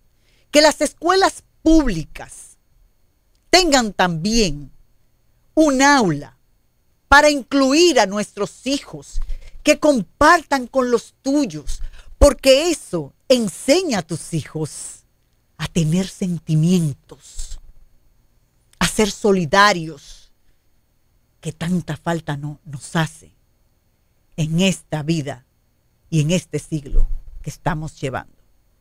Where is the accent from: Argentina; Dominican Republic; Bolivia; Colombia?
Dominican Republic; somos seres humanos, somos dominicanos, tenemos los mismos derechos y deberes que los demás.